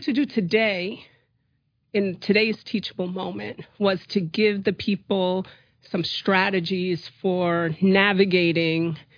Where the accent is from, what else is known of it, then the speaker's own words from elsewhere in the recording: Montclair, New Jersey, United States; I'm from Montclair.